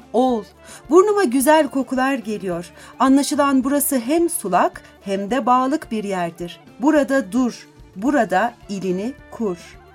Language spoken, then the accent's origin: Turkish; Burdur, Turkey; sazıyla sözüyle memleketimi sizler için hazırlayan, sunmaya başlayan, bu mikrofon aracılığıyla sizlerle birlikte olup çocuklar kadar mutlu olan … Tekrar ve tekrar memlekete, Burdur'a hoş geldiniz